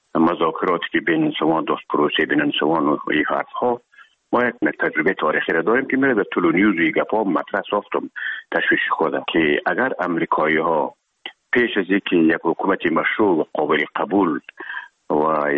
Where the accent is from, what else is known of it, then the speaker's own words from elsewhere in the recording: Herat, Afghanistan; now in Kabul, Afghanistan; مدتی که ما در کابل آمدیم، خوزمان از هرات که آمدیم به اکادمی نظامی